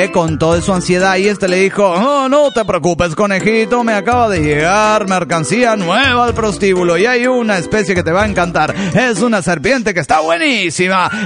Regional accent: Cancún, Quintana Roo, Mexico; de Cancún, Quintana Roo, México.

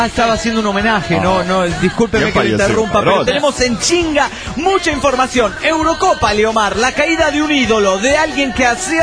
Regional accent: Cancún, Quintana Roo, Mexico; Recuerden, yo soy el arqui de Cancún, soy arquitecto.

